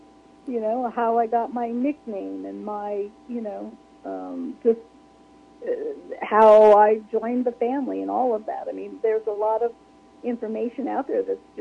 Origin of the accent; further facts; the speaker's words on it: Minnesota, United States; now in California, United States; because I was born and raised in Minnesota, and we really hadn't been in California that long.